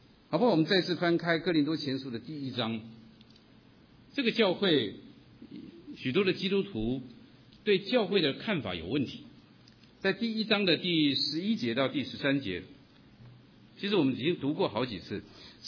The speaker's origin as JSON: {"language": "Chinese", "country": "Taiwan", "said": "特别是我自己从台湾来的"}